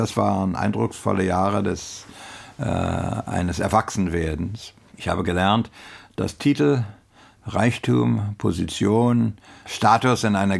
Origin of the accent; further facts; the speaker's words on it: United States; Also ich bin Amerikaner, da ist gar keine Rede.